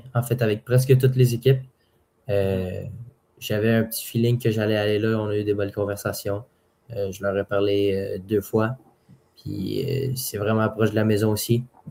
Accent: Beaconsfield, Quebec, Canada; Je suis joueur de l'Armada de Blainville-Boisbriand, le numéro 16. Et je viens de Beaconsfield à Montréal.

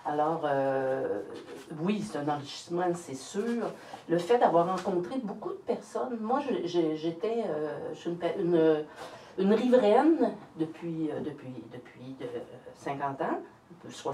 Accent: Saint-Gérard, Quebec, Canada; now in Stratford, Canada; même si j'ai été élevée à Saint-Gérard et que je suis au lac Elgin depuis des décennies

